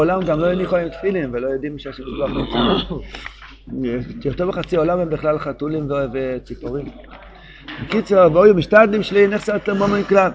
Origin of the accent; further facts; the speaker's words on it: Jerusalem, Jerusalem District, Israel; כשהייתי ילד בירושלים, הרבה שנים